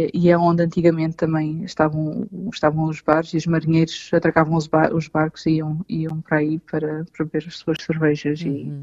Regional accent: Algarve, Portugal; porque eu sou do Algarve, portanto

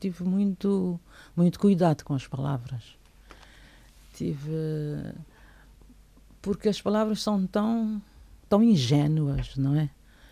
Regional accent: Cape Verde; mas eu sou de Cabo Verde, então as minhas idiosincrasias, os meus valores, os meus princípios, quando eu escrevo, vão todos parar um bocado a Cabo Verde.

